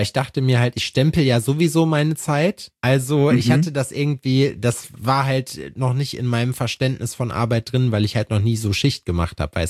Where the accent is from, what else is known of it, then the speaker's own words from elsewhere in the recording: Schalksmühle, North Rhine-Westphalia, Germany; in einer Firma in Schalksmühle, wo ich herkomme auch